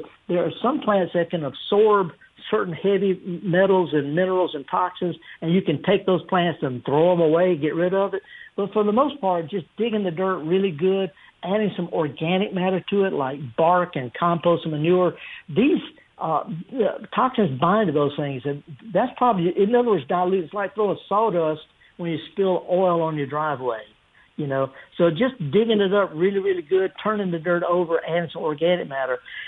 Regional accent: Mississippi Delta, United States; I'm from the Delta, and we have pawpaw trees in my great-grandmother's garden

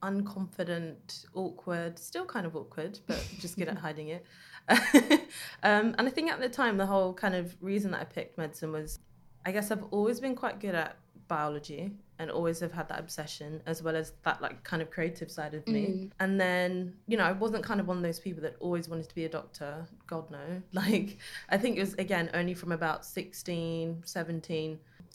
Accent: London, United Kingdom; growing up in East London, none of my family being medics at all

